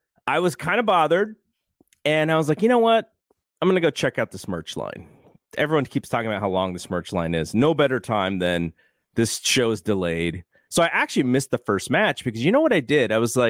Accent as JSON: {"language": "English", "town": "San Jose", "region": "California", "country": "United States", "tie": "born or raised there", "said": "As much as I love this show being in my hometown of San Jose"}